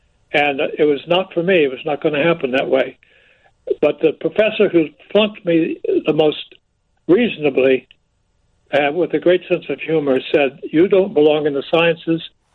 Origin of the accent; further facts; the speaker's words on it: Arkansas, United States; I grew up in the Ozarks in Arkansas